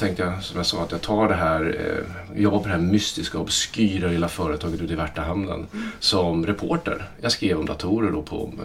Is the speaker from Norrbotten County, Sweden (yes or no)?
no; Linköping, Östergötland, Sweden; Jag kommer från Linköping, inte Stockholm alltså. Växte upp där, klassisk där, villaförort. Pappa ingenjör, mamma hemma.